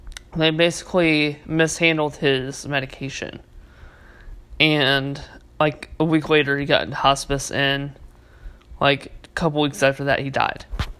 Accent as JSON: {"language": "English", "region": "Michigan", "country": "United States", "tie": "born or raised there", "moved": "as an adult", "said": "I went back to my hometown in Michigan, and it didn't take 1 to 2 days to realize that I have it way better here."}